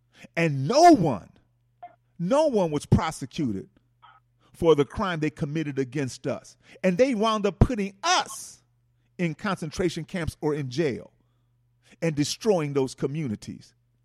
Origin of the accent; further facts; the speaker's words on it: Milwaukee, Wisconsin, United States; because I know I'm from Milwaukee and it was done in Milwaukee, you know.